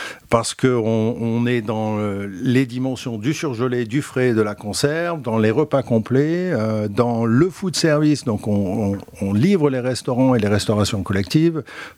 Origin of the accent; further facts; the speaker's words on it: France; Parce que j'étais un expatrié en tant que Français dans son propre pays d'origine.